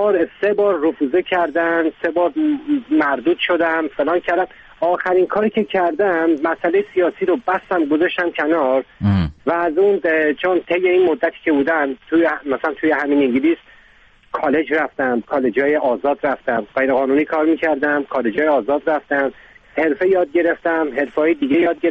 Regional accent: Iran; moved away; تجربه من 23 سال پیش از ایران اومدم بیرون به خاطر مسئله سیاسی که داشتم. و اون موقع خب سنم خیلی کمتر بود،

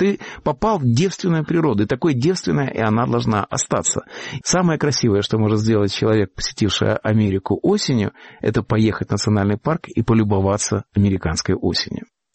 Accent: Riga, Latvia; now in United States; Вот мы с вами из Риги

